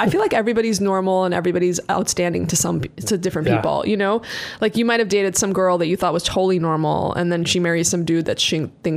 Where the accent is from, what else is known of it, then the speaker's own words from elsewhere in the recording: New York, United States; born there; I mean, I was born in New York as an anchor baby in 1979 when the, you know, the revolution happened in Iran.